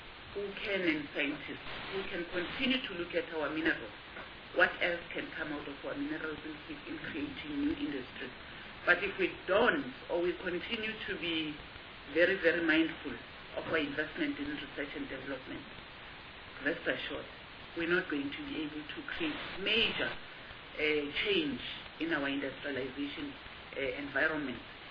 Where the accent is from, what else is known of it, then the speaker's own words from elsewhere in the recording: Johannesburg, Gauteng, South Africa; I come from Johannesburg, so I'm not biased to Johannesburg.